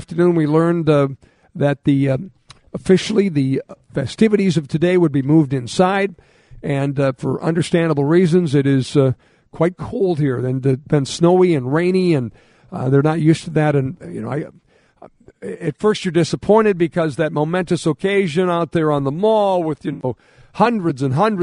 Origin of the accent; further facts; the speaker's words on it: United States; as a conservative, as an American